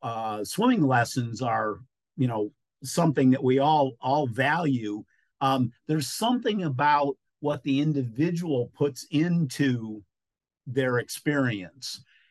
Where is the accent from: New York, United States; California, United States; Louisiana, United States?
New York, United States; now in Ohio, United States; I had the wonderful great fortune of growing up in Western New York State in the Finger Lakes, where there is lots and lots of water.